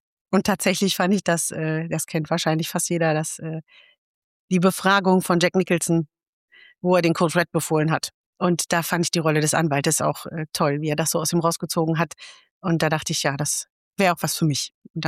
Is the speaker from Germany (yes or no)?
yes; Emmerich am Rhein, North Rhine-Westphalia, Germany; Und ich komme aus Emmerich am Rhein und fühle mich hier sehr wohl.